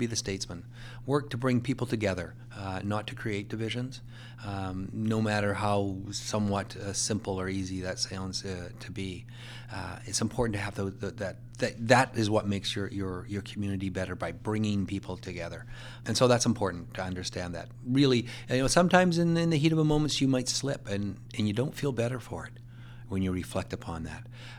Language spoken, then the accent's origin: English; Kamloops, British Columbia, Canada; I was born and raised in Kamloops, and I wanted to go to university.